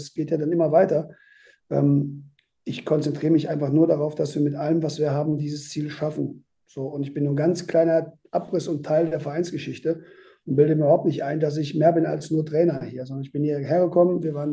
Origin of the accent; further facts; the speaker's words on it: western Germany, Germany; Also ich bin ja groß geworden hier im Westen und hatte immer den höchsten Respekt davor.